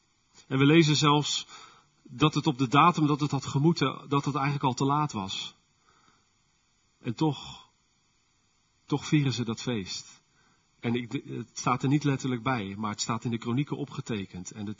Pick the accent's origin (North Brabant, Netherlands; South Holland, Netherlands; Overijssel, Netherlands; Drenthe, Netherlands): South Holland, Netherlands; Westland; We zijn Westlanders. Dat zit niet zo in ons.